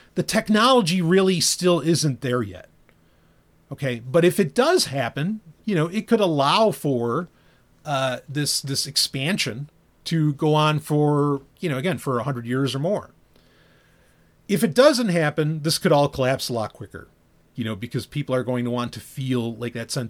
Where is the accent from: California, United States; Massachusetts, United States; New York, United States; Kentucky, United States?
New York, United States; New York City; I mean, I know I'm from New York City.